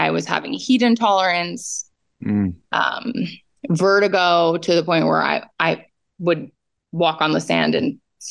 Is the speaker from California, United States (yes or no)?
yes; California, United States; born there; now in Hawaii, United States; But I wasn't born in, I wasn't born here. I was born in Northern California.